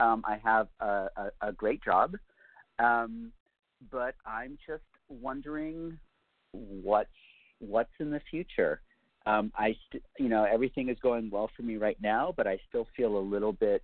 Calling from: Seattle, Washington, United States; I'm calling from Seattle.

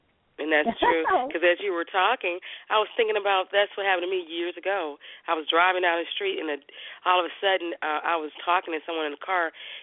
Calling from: Texas, United States

